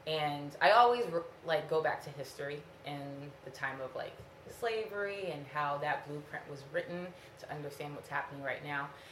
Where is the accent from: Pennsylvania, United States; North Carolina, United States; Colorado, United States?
North Carolina, United States; also born or lived in Ivory Coast; I am 31 years old. I am originally from the Ivory Coast, raised in North Carolina, and I've worked in Lewiston for about a year and a half.